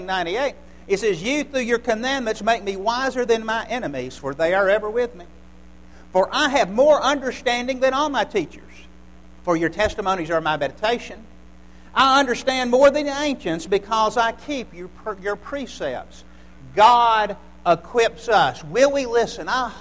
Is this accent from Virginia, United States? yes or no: yes; Charlottesville, Virginia, United States; I came from Charlottesville, Virginia, and the atmosphere is very different there.